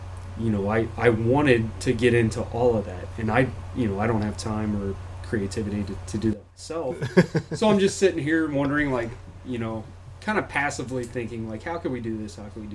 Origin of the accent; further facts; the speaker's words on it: Cincinnati, Ohio, United States; I'm a transplant from Cincinnati originally.